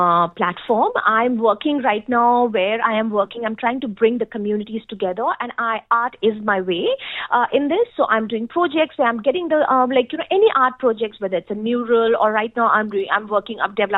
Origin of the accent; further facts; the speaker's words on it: India; I think here I am mostly known as an Indian artist.